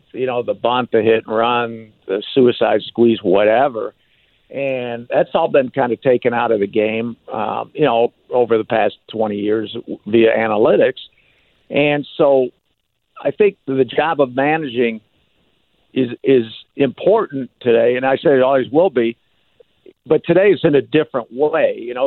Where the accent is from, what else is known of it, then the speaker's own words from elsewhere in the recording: Michigan, United States; I remember growing up in Michigan, you know, I mean, summertime would come, I'm a kid